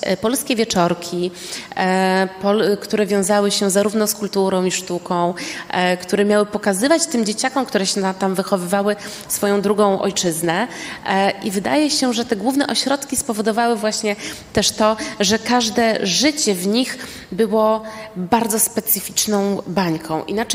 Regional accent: Derna, Libya; Ja pochodzę z Derny i tam też chodziłam do polskiej szkoły na terytorium szpitala, na kampie do kontenerowej podstawówki imienia Kwateraitisa.

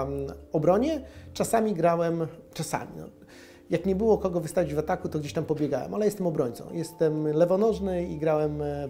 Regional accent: Wołomin, Masovian Voivodeship, Poland; pochodziłem z miasta, które miało wielkie korzenie takie powiedzmy piłkarskie, no bo ja jestem spod Warszawy, z Wołomina, gdzie był Wicher, gdzie był Huragan Wołomina

